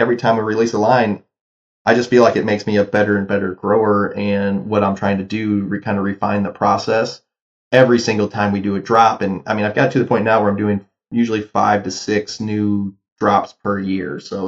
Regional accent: Midwest, United States; I grew up in the Midwest, so I was watched a lot of my friends' families really get messed over with non-reproducing seeds

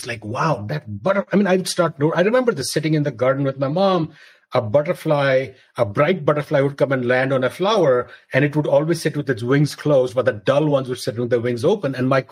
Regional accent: Mizoram, India; born or raised there; also born or lived in Delhi

